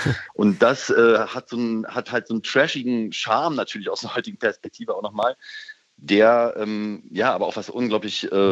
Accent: Berlin, Germany; Ich bin ja auch eher Berliner als Münchner

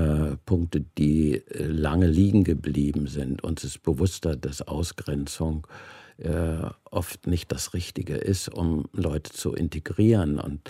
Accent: Berlin, Germany; also born or lived in Prague, Czechia / Franconia, Germany; Da waren wir evakuiert, Großmutter und Bruder und ich, und sind dann haben in Franken auf dem Bauernhof das erste Jahr habe ich da verbracht und bin dann nach Berlin.

